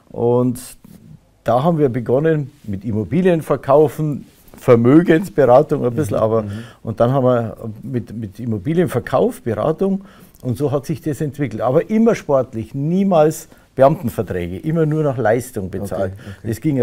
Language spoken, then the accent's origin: German; Swabia, Germany; moved away; wir sind aus dem Schwäbischen ausgesiedelt, haben einen riesen Einödhaufen gekauft